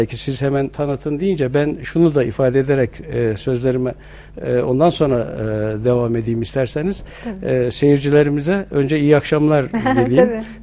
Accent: Bafra, Samsun, Turkey; born there; Bafra, Samsun, 1954 doğumluyum.

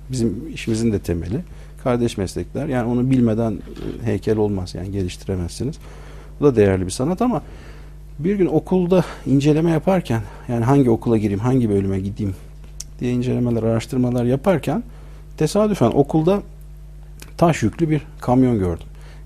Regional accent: Ankara, Turkey; 1972 Ankara doğumluyum. Ortaokul, lise, ilkokul hepsi Ankara'da. Üniversite de Ankara'da.

